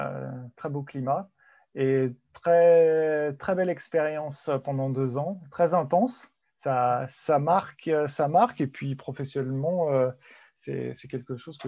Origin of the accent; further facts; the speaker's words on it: Meaux, Île-de-France, France; moved away as an adult; also born or lived in Paris; now in United States; Région parisienne, je suis né à Meaux, dans le 77, en Seine-et-Marne. J'ai passé une grosse partie de mon enfance là-bas. Et puis Paris, presque une quinzaine d'années, jusqu'à 2008